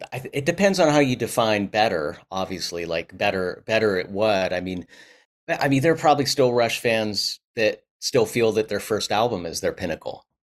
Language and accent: English; Pittsburgh, Pennsylvania, United States; Well, so I grew up in Pittsburgh, and I was really lucky to be able to go to performing arts schools